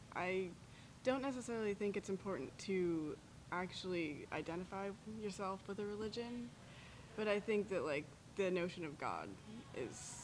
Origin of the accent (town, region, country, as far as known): Roswell, Georgia, United States; born or raised there; also born or lived in Doraville